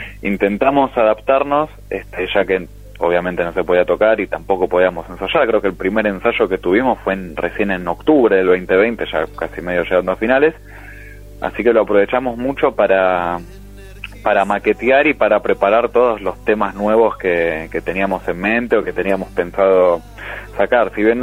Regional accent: Buenos Aires, Argentina; yo soy de Buenos Aires, Nahue de Tigre, pero casi Buenos Aires.

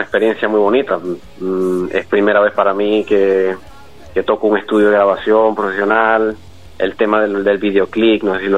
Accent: Venezuela; now in Spain; yo me vine, ya voy para 8 años en noviembre ya, que me vine de Venezuela.

